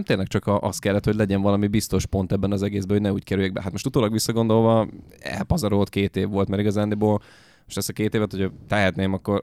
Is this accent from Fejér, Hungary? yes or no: yes; Dunaújváros, Fejér, Hungary; Dunaújvárosi.